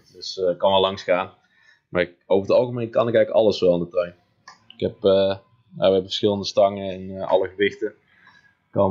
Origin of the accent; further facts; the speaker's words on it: Luyksgestel, North Brabant, Netherlands; Ik kom uit Luiksgestel.